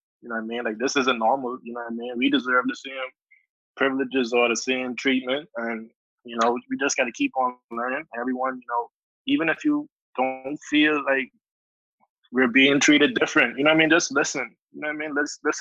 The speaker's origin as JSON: {"language": "English", "country": "Bahamas", "tie": "born or raised there", "said": "You know, growing up in the Bahamas, I didn't really have a talk with, you know, about my parents with racism either, because we didn't really experience that in the Bahamas"}